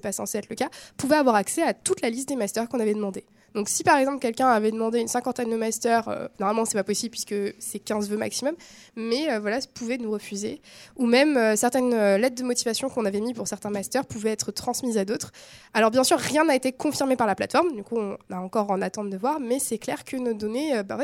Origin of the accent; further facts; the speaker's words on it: Strasbourg, Grand Est, France; now in Orléans, France; moi, je viens de Strasbourg à l'origine, je suis venue à Orléans pour cette licence